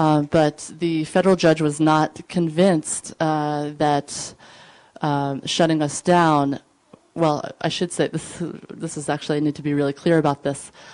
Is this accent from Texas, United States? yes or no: no; Vermont, United States; And that, you know, we're from Vermont, and so you might think, oh, that was really easy to get the town council on board.